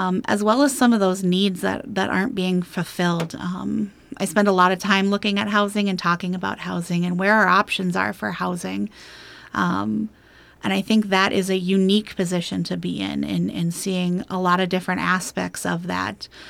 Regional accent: Malacca, Malaysia; I'm originally from Malacca, and Malacca does this every year.

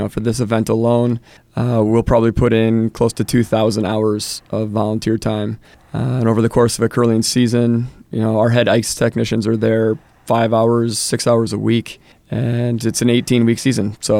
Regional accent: Iowa, United States; So I grew up in Iowa. But came to the North Shore for grad school.

